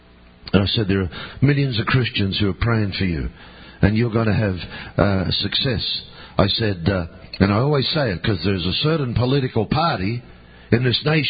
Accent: Australia; I'm an Australian. I don't know. I'm just a helpless, simple Australian.

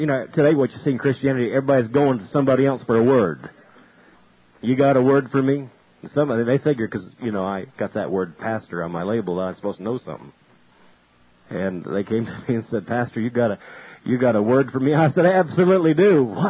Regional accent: Maine, United States; And I had gone back to my home state and was coming back in a couple of weeks.

